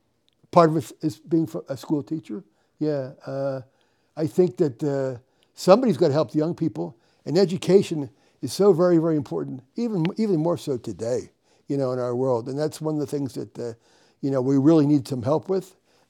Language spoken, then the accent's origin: English; Philadelphia, Pennsylvania, United States; Born and raised in Philadelphia. I was a school teacher in Philadelphia for a couple years.